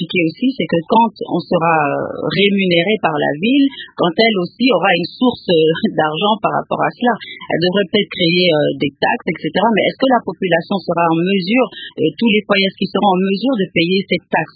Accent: DR Congo; en tant que Congolais

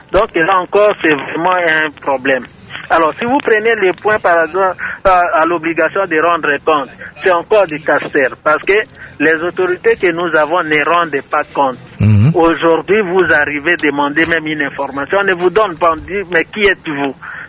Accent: DR Congo; ce premier point-là n'est pas encore une réussite chez nous en République démocratique du Congo

